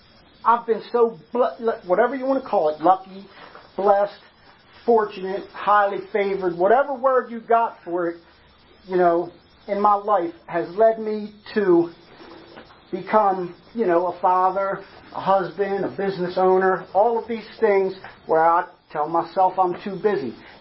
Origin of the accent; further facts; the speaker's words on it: Baltimore, Maryland, United States; I'm from West Baltimore, you know, and there ain't a whole lot of trees and cabins and shit like that.